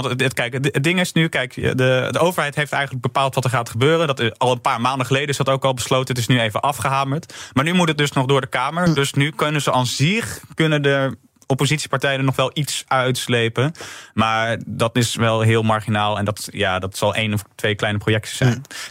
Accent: Rotterdam, South Holland, Netherlands; Maar dan kan ik als Rotterdammer wel zeggen, nou, wij hebben de metro dus niet gekregen.

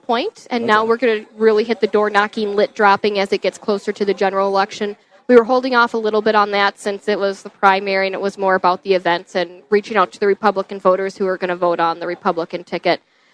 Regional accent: Minnesota, United States; I'm working for you as a Minnesotan.

